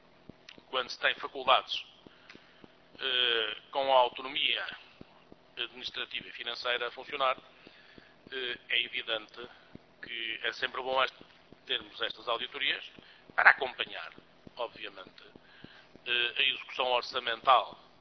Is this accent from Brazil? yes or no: no; Coimbra, Centro, Portugal; eu que sou de Coimbra, ainda por cima, natural, e que também é a minha universidade